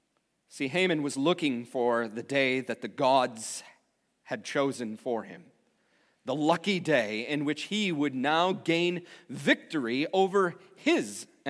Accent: United States; As an American, we take the 4th of July off, where the Declaration of Independence was signed, and therefore the U.S. was established.

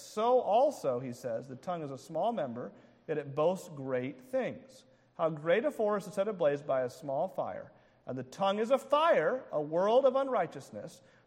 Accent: New Hampshire, United States; I come from New Hampshire. We're the live free or die state, right?

